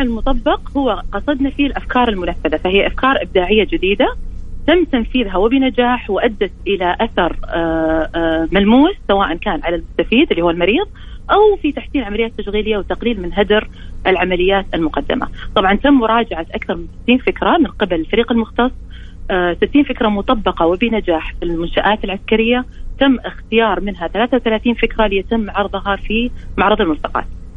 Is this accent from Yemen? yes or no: no; Saudi Arabia; الممكنات احنا عندنا في المملكة العربية السعودية عندنا رؤية داعمة للابتكار